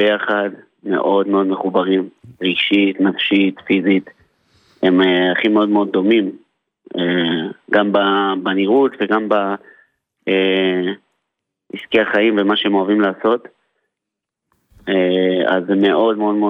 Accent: Jerusalem, Jerusalem District, Israel; קודם כל אנחנו ירושלמים.

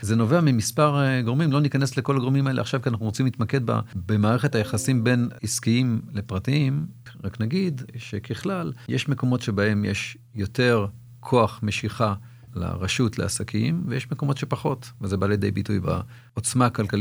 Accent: Netanya, Central District, Israel; born there; נולדתי בנתניה

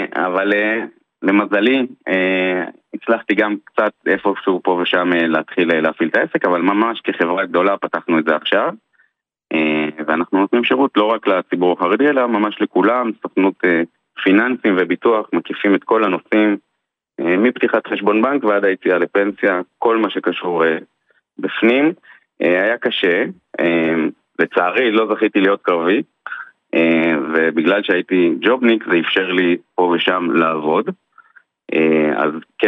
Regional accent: Bnei Brak, Tel Aviv District, Israel; now in Givat Shmuel, Israel; אני בעבר מבני ברק, היום מתגורר בגבעת שמואל.

